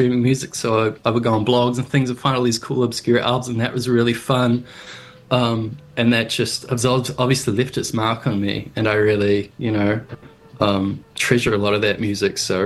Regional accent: Tauranga, Bay of Plenty, New Zealand; I used to catch the train when I was a kid from Tauranga up to Auckland.

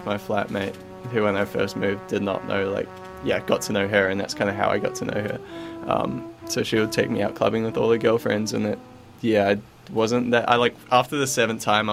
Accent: Oamaru, Otago, New Zealand; the first year I moved to Dunedin, and I was like, oh, my God, the big city of Otipoti. And, I think just growing up in Oamaru, it was a bit of a culture shock even that.

